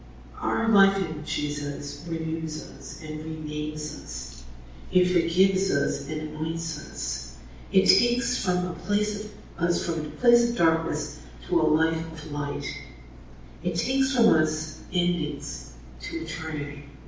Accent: Fall River, Massachusetts, United States; here you should know that my grandmother had an accent of Boston and my hometown of Fall River, and it sounded a little like New York.

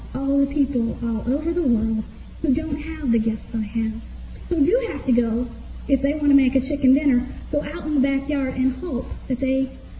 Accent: United States; as a person who has had the privilege of growing up in the United States and has so many modern conveniences and so much freedom

